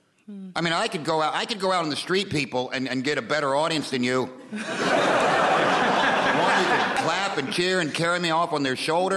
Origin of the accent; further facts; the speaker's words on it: United States; As an American, the whole idea of being able to call a snap election to me is... reeks of overconfidence